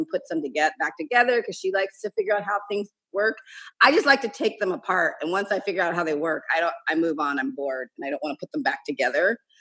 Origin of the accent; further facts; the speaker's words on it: Okinawa, Japan; I grew up partly in Okinawa in Japan, and because my dad was in the Air Force